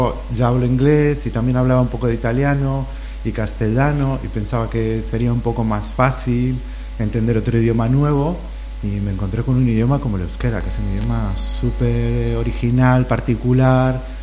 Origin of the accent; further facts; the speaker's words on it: Buenos Aires, Argentina; moved away as an adult; also born or lived in Formosa, Argentina; now in Canary Islands, Spain; Pues yo nací en Formosa, que está en el norte de Argentina. Estuve viviendo allí hasta los 6 años por ahí. Y luego me fui a vivir a Buenos Aires, que ahí viví hasta los 21, que fue cuando me vine a... cuando viajé a Canarias.